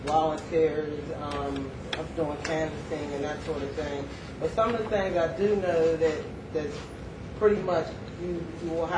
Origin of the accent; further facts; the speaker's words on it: Pittsburgh, Pennsylvania, United States; like I'm from Pittsburgh, Pennsylvania, so when we campaign, we go to a lot of events.